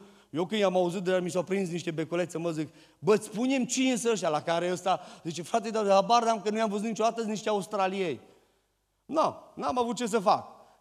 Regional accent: Oradea, Bihor County, Romania; also born or lived in United States; now in Orșova, Romania; În urmă cu 7 ani de zile, Dumnezeu ne-a chemat să ne mutăm din Statele Unite, să ne mutăm în Orșova. Deloc sunt din Oradea, nu sunt din Orșova.

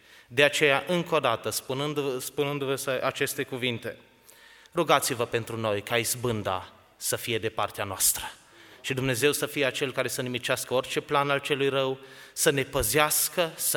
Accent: Vienna, Austria; Romanian is a second language; sunt un tânăr din Austria, pe vremea aceea eram încă student, sunt student în Viena

